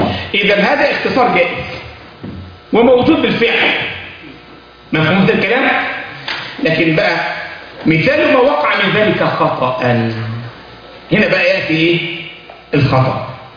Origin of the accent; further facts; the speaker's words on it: Egypt; كان عندنا في مصر